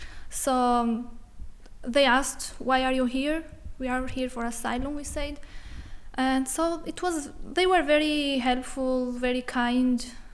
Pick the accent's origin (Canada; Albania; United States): Albania; English is a second language; moved away as an adult; I'm from Albania originally, and I came here with my family, with my husband at first, and we had to leave because of the political issues